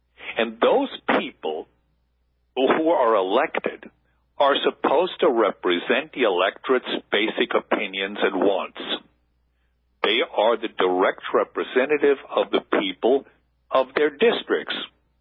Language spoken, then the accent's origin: English; Switzerland; I'm from Switzerland, so I have very close ties and many friends in Switzerland